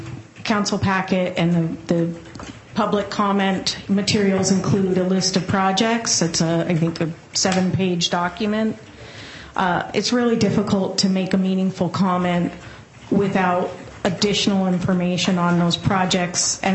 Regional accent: Black Diamond, Washington, United States; I'm from Bellevue, and I grew up in Black Diamond.

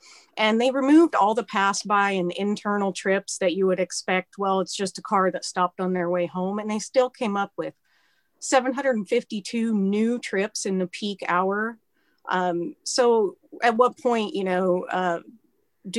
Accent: Black Diamond, Washington, United States; born or raised there; now in Bellevue, United States

